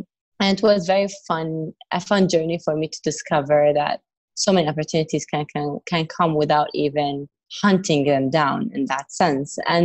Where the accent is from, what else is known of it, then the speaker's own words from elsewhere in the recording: Sharjah, United Arab Emirates; I'm from Sharjah, the UAE